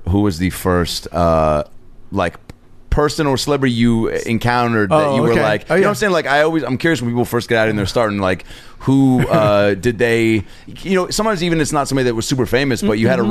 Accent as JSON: {"language": "English", "town": "Seattle", "region": "Washington", "country": "United States", "tie": "born or raised there", "said": "I grew up in the Seattle grunge area, so I was like."}